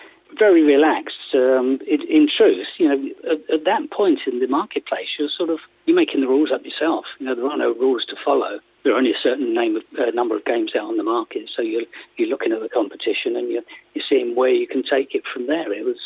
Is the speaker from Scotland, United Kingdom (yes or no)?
no; South East England, United Kingdom; also born or lived in Northampton; now in Sheffield, United Kingdom; I'm from Surrey. Mm-hmm. I served an engineering apprenticeship in Surrey